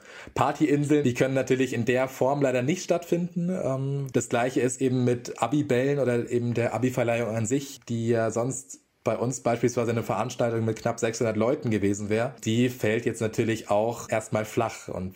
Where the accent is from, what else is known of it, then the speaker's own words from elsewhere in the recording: Munich, Bavaria, Germany; Ich hatte tatsächlich ursprünglich eine Interrail-Reise von München, wo ich herkomme